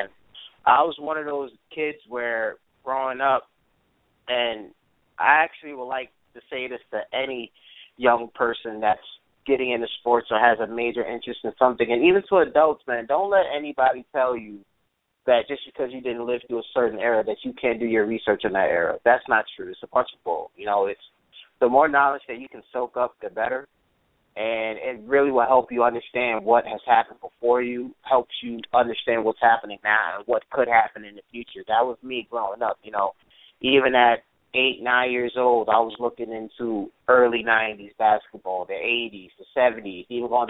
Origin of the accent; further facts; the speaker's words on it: New York, United States; I'm 21 years old. I'm from Westchester County, New York. We're a county that's not too far from New York City.